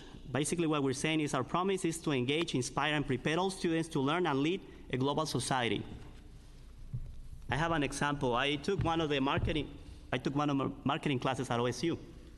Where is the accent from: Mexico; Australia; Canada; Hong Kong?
Mexico; now in United States; I came from Mexico.